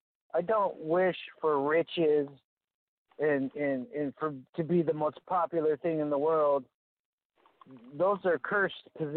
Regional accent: Bay Area, California, United States; I'm from the Bay Area, but the further I go from the Bay, literally more people appreciate it

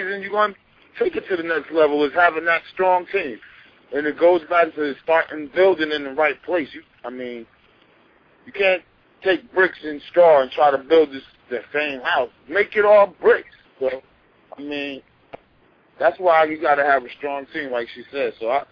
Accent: Irvington, New Jersey, United States; I'm from Irvington, New Jersey, everybody. I'm out here in Irvington.

